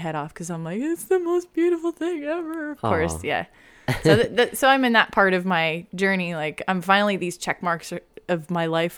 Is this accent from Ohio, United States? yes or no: no; West Covina, California, United States; born there; I was born in West Covina, California.